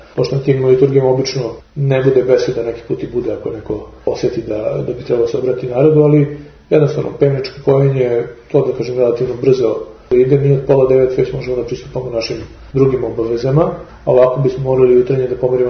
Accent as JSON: {"language": "Serbian", "region": "Belgrade", "country": "Serbia", "tie": "born or raised there", "said": "Ja sam rođen u Beogradu, 73. godine sam rođen u Beogradu, tačnije u Zemunu, tada moji roditelji su živjeli u Zemunu, a sam imao 3,5 godine, prešao sam ovde u centar grada, bio sam parohijan Saborne crkve u ulici Maršala Birjuzova."}